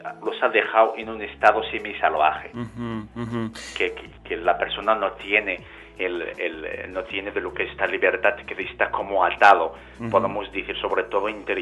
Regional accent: Algeria; yo nací y viví en Argelia.

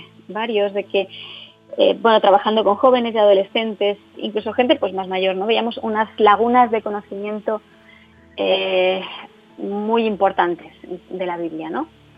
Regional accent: Barcelona, Catalonia, Spain; now in Almería, Spain; he estado viviendo en Barcelona, soy de Barcelona de toda la vida y ahora estoy en Almería viviendo.

